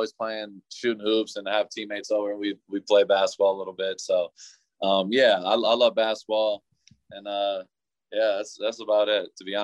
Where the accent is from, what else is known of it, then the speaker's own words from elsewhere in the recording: Michigan, United States; born there; So I was actually born in Michigan. I lived in Michigan